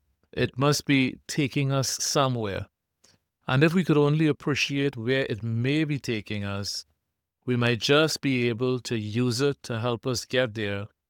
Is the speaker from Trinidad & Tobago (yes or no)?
yes; Trinidad & Tobago; also born or lived in Germany / Turkey; I was born and raised in the sunny Caribbean in Trinidad and Tobago. I also lived in Germany for a couple of years and in Turkey for a short time back in 2021.